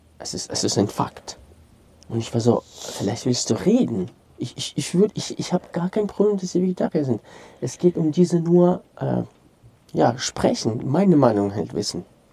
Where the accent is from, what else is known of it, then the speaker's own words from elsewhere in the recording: Ukraine; für mich als Ukrainer